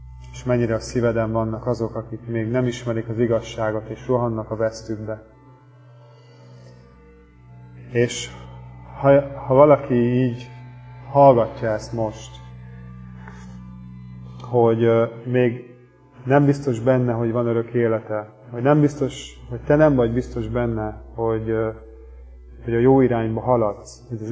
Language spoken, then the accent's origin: Hungarian; Hungary; és aztán a magyar hazánk, mert magyarok is vagyunk.